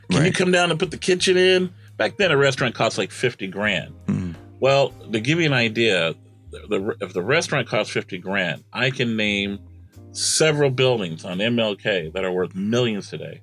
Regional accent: Milwaukee, Wisconsin, United States; born there; Well, I was an Army brat. I was born in Milwaukee, Wisconsin.

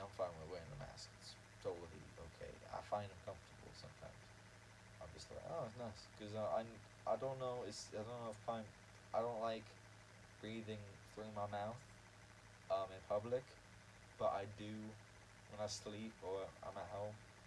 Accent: Ireland; I'm from Ireland, so I have a different way of thinking about it

